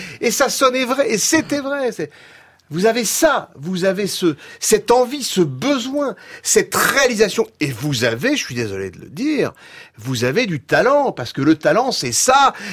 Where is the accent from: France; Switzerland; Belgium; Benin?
France; Paris, Île-de-France; je suis un vrai, je suis de Paname, je suis un super privilégié